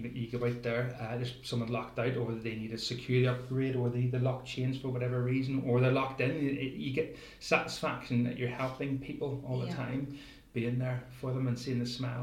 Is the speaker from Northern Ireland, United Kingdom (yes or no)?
yes; Northern Ireland, United Kingdom; I grew up obviously in Northern Ireland when the Troubles were on, and the army were everywhere on the streets.